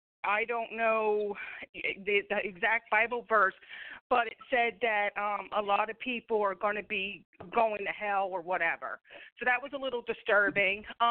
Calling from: Philadelphia, Pennsylvania, United States; calling you from Philadelphia, PA.

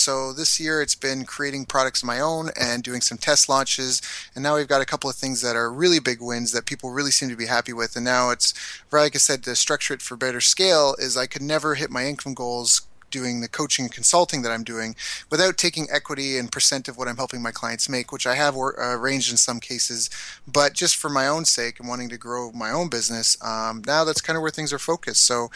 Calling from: Kingston, Ontario, Canada; Right now, I am in Kingston, Ontario, Canada, and it is cold today.

